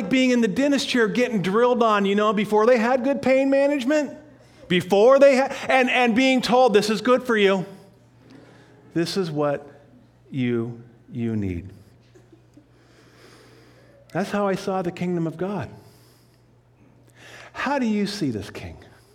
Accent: Winthrop, Washington, United States; I grew up in Winthrop, Washington, and my grandparents owned a 10-acre piece with an old house.

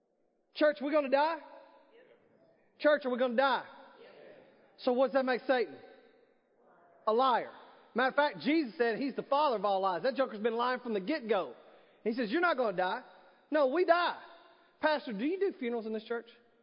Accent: Texas, United States; and we're from Texas, so we say it like this

